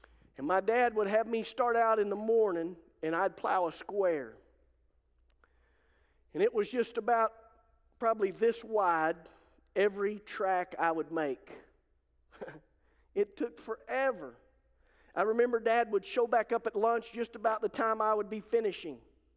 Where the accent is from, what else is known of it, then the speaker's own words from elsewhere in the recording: Altus, Oklahoma, United States; When I was a kid growing up in Altus, I probably told you a little bit or alluded to this a few times.